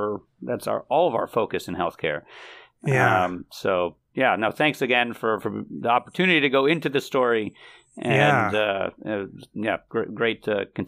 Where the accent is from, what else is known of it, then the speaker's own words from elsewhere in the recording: San Diego, California, United States; also born or lived in Israel; I was born in Israel, and when I was three, to San Diego.